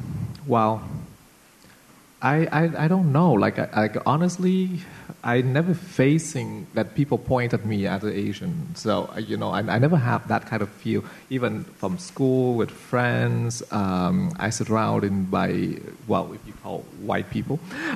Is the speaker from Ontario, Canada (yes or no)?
no; Montreal, Quebec, Canada; I come from Montreal, and we have a thing between Montreal and Toronto, right?